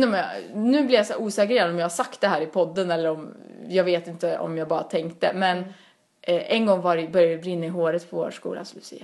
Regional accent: Karlstad, Värmland, Sweden; Ja, hemma i Karlstad, då är det familjen och så äter vi julmat

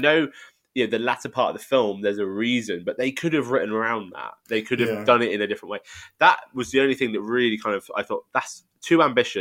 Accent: United Kingdom; I think as a British audience, I think we'll get more out of this than you would say out of Best Christmas Ever.

